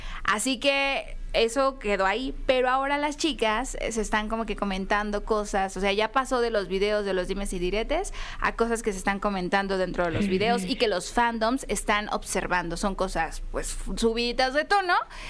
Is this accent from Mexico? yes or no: yes; Mexico; Como mexicanos, la neta, el movimiento reggaetonero mexicano